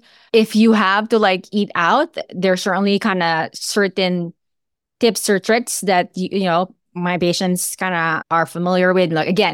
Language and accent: English; Philippines; now in United States; So I grew up in the Philippines. So I ate rice every day and every meal when I was growing up.